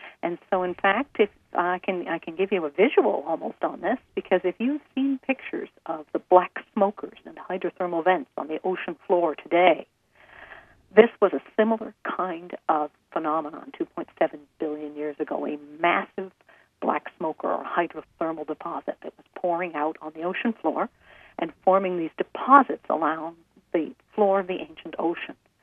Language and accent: English; Canada; I'm a Canadian, and when I was doing graduate research here back about 20 years ago